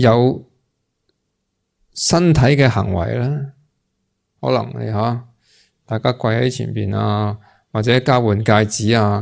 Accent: China; 通常一般人，我哋中国人就啊，佢作咗好多业啊

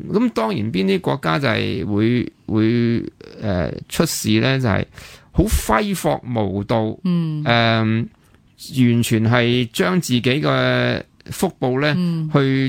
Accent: Hong Kong; 因为我哋香港人太即系一切呢啲。

